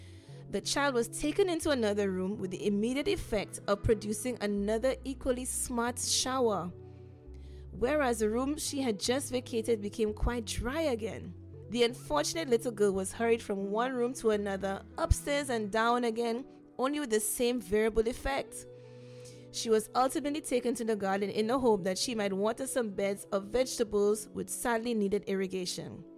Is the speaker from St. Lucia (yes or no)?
yes; St. Lucia; Now, I'm from St. Lucia, and I've never heard that story before, or even the concept of rainmaking at all.